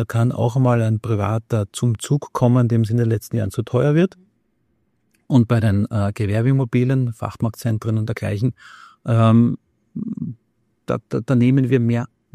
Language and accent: German; Austria; Und wenn das jetzt so wie bei uns in Österreich über 3-4 Jahre geht, verändert sich auch das Konsumverhalten.